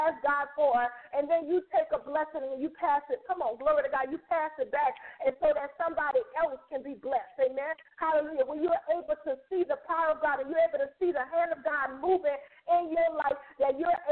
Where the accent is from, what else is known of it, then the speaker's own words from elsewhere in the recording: New Orleans, Louisiana, United States; I'm from New Orleans, so sometimes when I say stuff, it's not going to be the way you say it, okay?